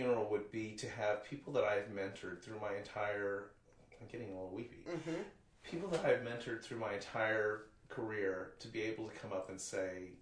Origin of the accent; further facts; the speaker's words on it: Fayetteville, Arkansas, United States; I remember I grew up in Fayetteville, Arkansas, and there was no, I don't think I even know anybody that smoked in high school.